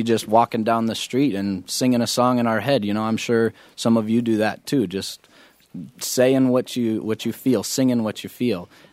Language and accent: English; Colorado, United States; And since we grew up in Colorado, and that's where our last adventure kind of took place, that's why we figured it fit on this album.